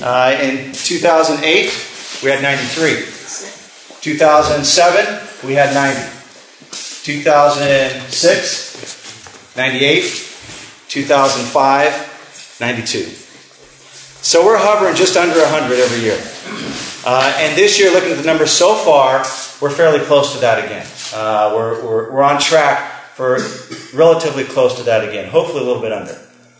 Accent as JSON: {"language": "English", "town": "Long Beach", "region": "California", "country": "United States", "said": "I'm from Long Beach. I'm the new chief here. I've been the chief since about breakfast. Literally for about 3 months now, I'm the new chief here. I came from Long Beach, spent 23 plus years in Long Beach. And now I'm here."}